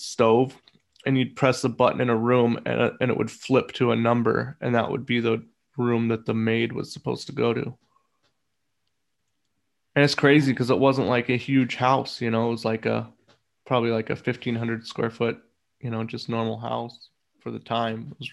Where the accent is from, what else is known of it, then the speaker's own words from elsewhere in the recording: Portland, Oregon, United States; It reminds me of the house that I grew up in Northwest Portland.